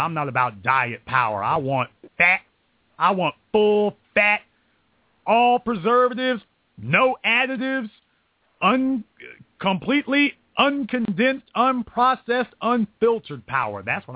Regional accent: the South, United States; I was raised in the South, a little Southern Baptist preacher coming out in me.

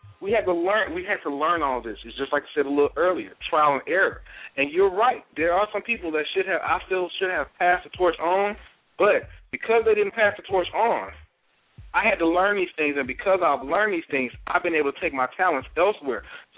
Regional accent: Mississippi, United States; and because I'm from Mississippi too, the one thing I can say

